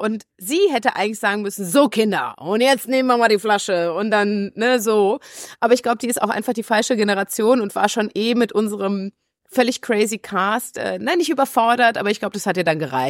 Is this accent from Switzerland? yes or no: no; Russia; du kennst meinen Ursprung als Russin